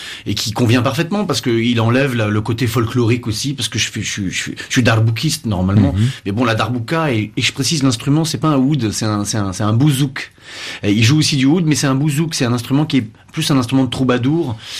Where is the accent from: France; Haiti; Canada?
France; Paris, Île-de-France; Mes grands-parents sont nés au quin de coin de l'Europe. J'ai grandi, moi, à Barbès, avec des Algériens. J'ai passé plus de temps avec des Algériens qu'avec des Arméniens, en fait.